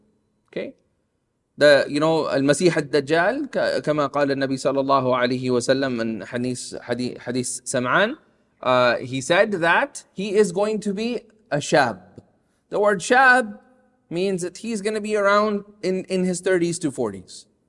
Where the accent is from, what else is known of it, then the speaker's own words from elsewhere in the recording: Canada; moved away as an adult; now in Atlanta, United States; I'm Canadian. Oh, Canada. So I belong to Canada. I recently moved here. I moved to Atlanta a year and a half ago.